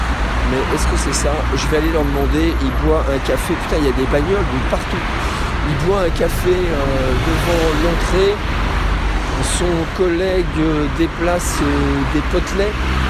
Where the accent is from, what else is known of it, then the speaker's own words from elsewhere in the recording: Paris, Île-de-France, France; Je viens de Paris.